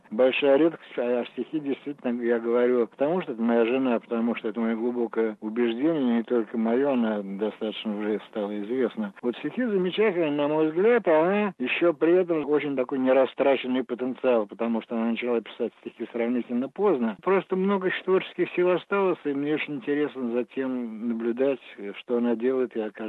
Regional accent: Moscow, Russia; потому что Москва – мой любимый город, где мне очень комфортно вообще, и правильно живется.

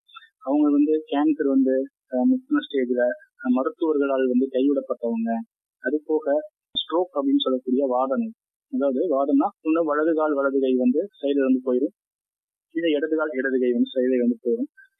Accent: Kamuthi, Tamil Nadu, India; எங்களோட சொந்த ஊர் வந்து ராமநாதபுரம் பக்கத்துல உள்ள கமுதி. அதனால வந்து உங்களுக்கே தெரியும், ராமநாதபுரம் மாவட்டம் வந்து ரொம்ப பின்தங்கிய மாவட்டம் தான்.

